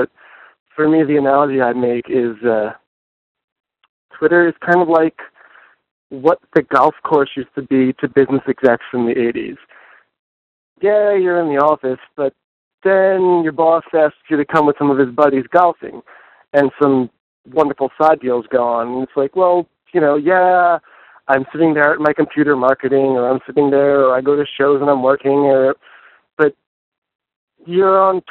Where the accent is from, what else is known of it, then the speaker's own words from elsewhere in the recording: Portland, Oregon, United States; I'm from Portland, and Portland's saturated, and it's clicky